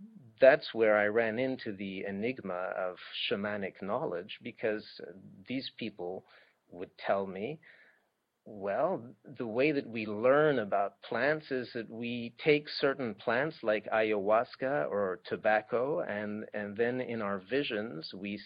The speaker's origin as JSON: {"language": "English", "country": "Switzerland", "tie": "born or raised there", "said": "and I grew up in Switzerland, so I'd actually had some experience with it."}